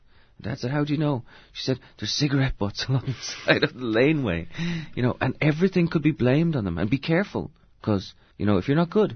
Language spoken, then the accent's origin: English; Ireland; when I was a kid growing up in Ireland